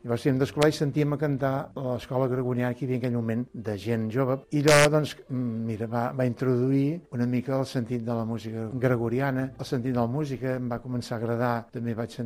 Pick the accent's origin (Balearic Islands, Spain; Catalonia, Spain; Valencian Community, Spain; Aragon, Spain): Catalonia, Spain; Vilafranca del Penedès; de Vilafranca del Penedès, nascut al setembre del 1940, 72 anys.